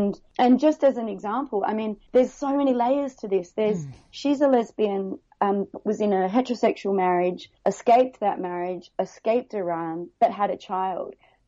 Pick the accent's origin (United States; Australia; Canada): Australia; Adelaide, South Australia; also born or lived in Hong Kong; I'm a Caucasian. I'm from Adelaide originally, but 14 years in Hong Kong.